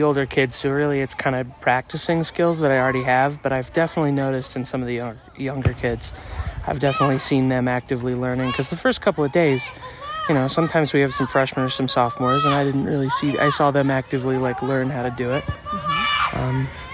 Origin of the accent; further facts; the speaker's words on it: Taos, New Mexico, United States; I'm from Taos originally, and we've done some stuff up there kind of similar to this.